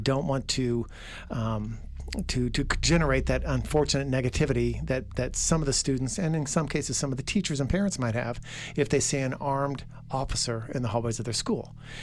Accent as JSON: {"language": "English", "town": "West Lafayette", "region": "Indiana", "country": "United States", "tie": "born or raised there", "said": "I grew up in West Lafayette. We moved here back in the early 60s."}